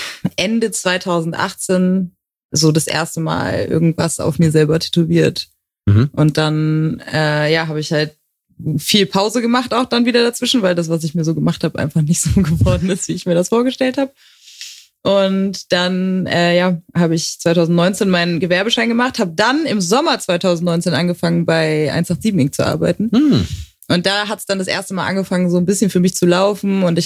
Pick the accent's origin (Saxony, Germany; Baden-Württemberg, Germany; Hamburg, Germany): Hamburg, Germany; now in Frankfurt, Germany; ich bin aus Hamburg, habe dort angefangen zu tätowieren vor etwas mehr als 4 Jahren und bin vor nicht allzu langer Zeit nach Frankfurt gezogen